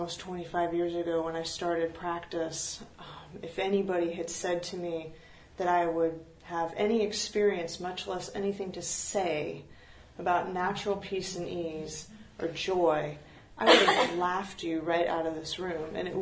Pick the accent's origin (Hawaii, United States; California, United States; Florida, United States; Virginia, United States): California, United States; I grew up in Marin. I know this place. I know this place.